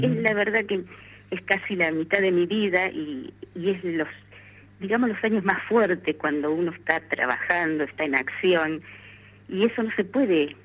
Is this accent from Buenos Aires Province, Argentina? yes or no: no; Cosquín, Córdoba, Argentina; born there; Yo nací en Cosquín.